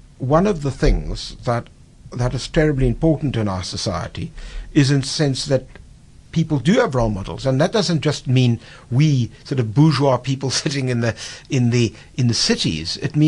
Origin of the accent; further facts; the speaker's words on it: South Africa; I don't think you can have the sort of meaning as a South African outside South Africa as you can have inside South Africa.